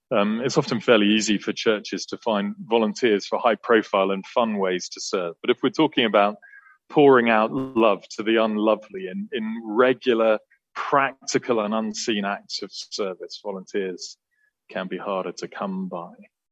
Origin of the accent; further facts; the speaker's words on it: United Kingdom; And maybe I'm too British ever to say that sort of thing out loud